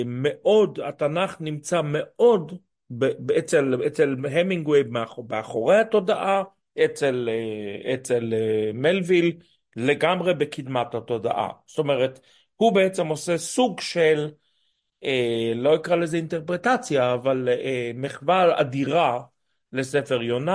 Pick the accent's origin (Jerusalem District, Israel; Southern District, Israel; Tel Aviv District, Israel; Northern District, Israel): Jerusalem District, Israel; Jerusalem; אני גדלתי בישראל, בירושלים, שבה אנשים דיברו תנ״כית.